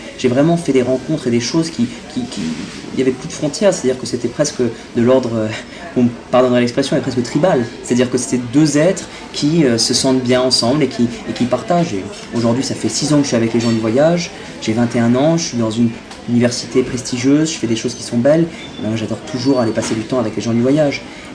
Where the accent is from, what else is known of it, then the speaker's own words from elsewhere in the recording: France; Et nous, on est français, donc on est libre